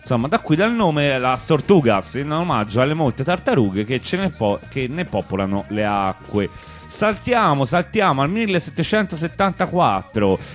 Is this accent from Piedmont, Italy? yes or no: no; Tuscany, Italy; io sono invece toscano, di una città vicino a Firenze.